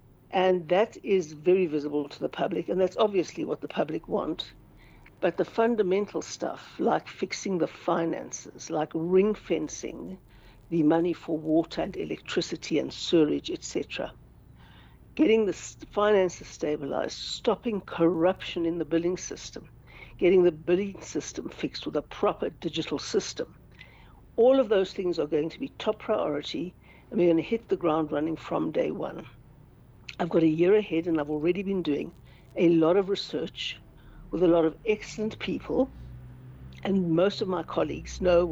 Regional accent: Cape Town, Western Cape, South Africa; now in Johannesburg, South Africa; because I come from Cape Town, where we don't have

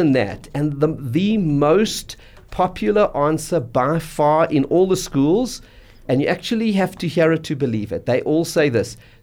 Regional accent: South Africa; And I think what makes us as a South African Jewish community the greatest community in the world is the strong sense of community built around our shuls.

